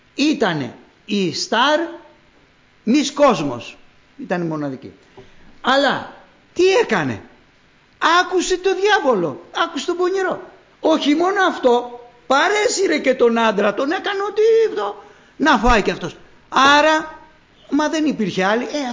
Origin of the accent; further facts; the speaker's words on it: Corinth, Peloponnese, Greece; Λέω, ναι, είμαι από την Κόρινθο εγώ.